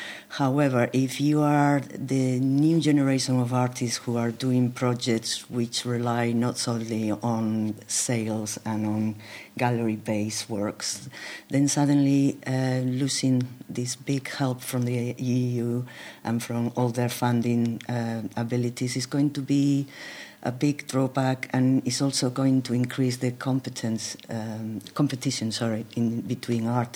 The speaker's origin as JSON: {"language": "English", "country": "Spain", "lives_now": "London, United Kingdom", "said": "In fact, I have been in London for longer than I've been in Spain. So when I'm in Spain, I'm English, and when I'm in England, I'm Spanish"}